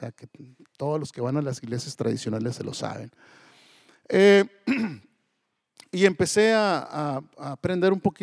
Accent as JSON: {"language": "Spanish", "town": "Torreón", "region": "Coahuila", "country": "Mexico", "tie": "born or raised there", "said": "yo nací en Torreón, en Coahuila, ya estoy aquí. O sea, vivía en un rancho, vivía en una contexto muy, muy, muy agricultor. Y todas las familias allí se dedicaban a la siembra y cosecha de algodón."}